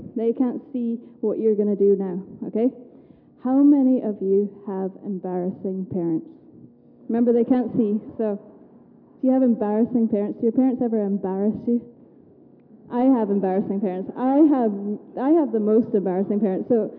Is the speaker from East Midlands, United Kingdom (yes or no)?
no; Scotland, United Kingdom; and I'm from Scotland, but I have a bit of a mixture of an accent.